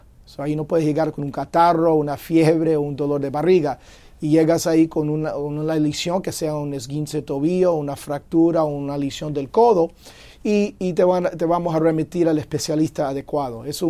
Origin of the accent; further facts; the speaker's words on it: Havana, Cuba; born there; Yo nací en La Habana